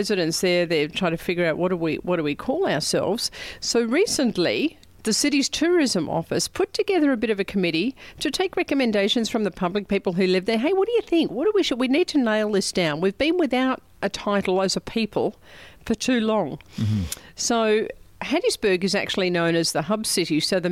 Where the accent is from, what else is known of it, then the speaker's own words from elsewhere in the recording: Melbourne, Victoria, Australia; I know in Melbourne, my hometown, they have that.